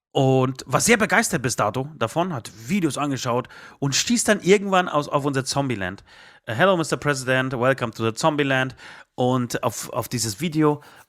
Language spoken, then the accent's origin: German; Katowice, Silesian Voivodeship, Poland; meine Familie oder ich komme aus Katowice, grob Tichau, Katowice, Oberschlesien. Und das ist so eine hässliche Gegend, wirklich.